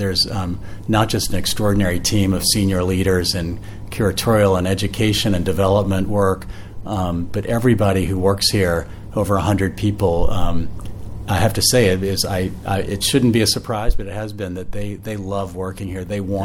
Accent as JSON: {"language": "English", "town": "New Orleans", "region": "Louisiana", "country": "United States", "tie": "born or raised there", "said": "I mean, well, I grew up in New Orleans"}